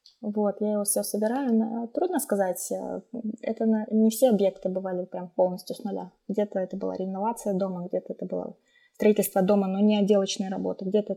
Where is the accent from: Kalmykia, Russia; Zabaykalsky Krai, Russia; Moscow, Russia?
Kalmykia, Russia; Elista; Да, я родилась и выросла в Элисте. Лишь только на период получения высшего образования я уезжала из Калмыкии.